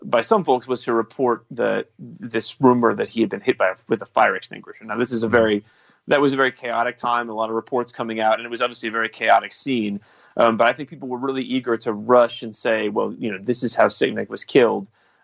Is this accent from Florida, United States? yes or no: no; Texas, United States; my home state of Texas has just gone through this fight